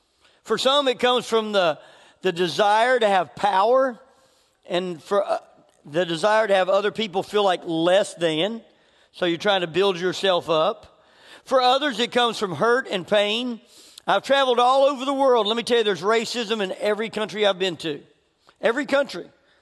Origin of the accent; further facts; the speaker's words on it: Memphis, Tennessee, United States; I grew up in Memphis, Tennessee, which I believe is one of the most racist cities in our nation. It's about 50% black and about 50% white.